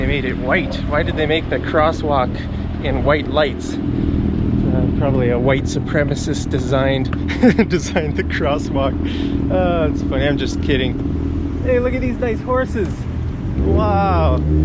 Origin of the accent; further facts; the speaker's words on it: Calgary, Alberta, Canada; I don't know anything about Calgary, even though I'm from Calgary.